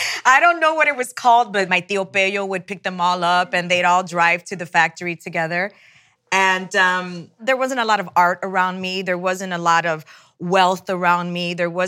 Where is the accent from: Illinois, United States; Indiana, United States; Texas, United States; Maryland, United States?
Illinois, United States; Chicago; Well, I'm first generation. My parents were born in Puerto Rico. I was born in Chicago. I would say a working class family, a lower middle class, maybe working class, very check to check.